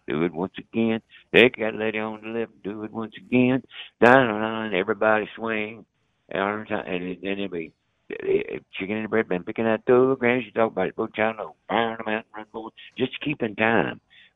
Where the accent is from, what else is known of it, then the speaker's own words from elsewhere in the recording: United States; But I'm from the South, and I thought their attitude was funny.